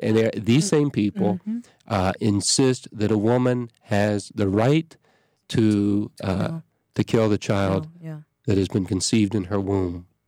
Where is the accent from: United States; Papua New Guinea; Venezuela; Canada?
United States; would, in a sense, go out of its way to accommodate me as an American, you know, we're going to learn English, we're going to provide space for you to safeguard your culture